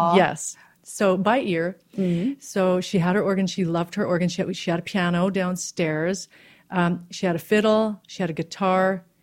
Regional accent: Red Deer, Alberta, Canada; I grew up in a very small city. Mm. I grew up in Red Deer, Alberta, which is right between Calgary and Edmonton.

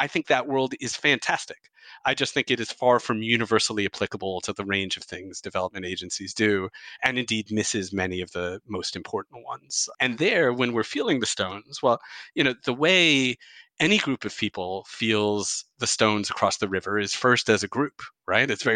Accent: Detroit, Michigan, United States; So I'm from Detroit, as I just mentioned, or just outside Detroit.

